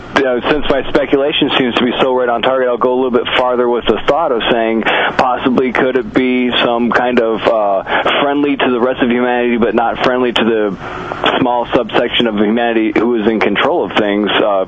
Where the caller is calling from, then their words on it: Las Vegas, Nevada, United States; Sorry, … … from Las Vegas again.